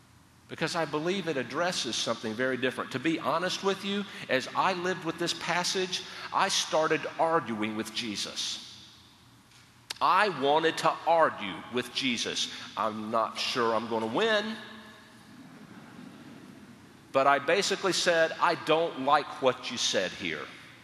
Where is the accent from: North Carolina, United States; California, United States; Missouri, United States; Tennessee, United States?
North Carolina, United States; in the culture at large where I grew up in North Carolina, you would sometimes hear of communities churching somebody